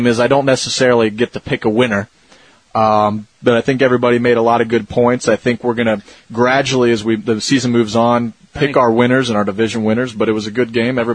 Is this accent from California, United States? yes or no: no; Cleveland, Ohio, United States; Well, I like Toronto because I grew up in Cleveland.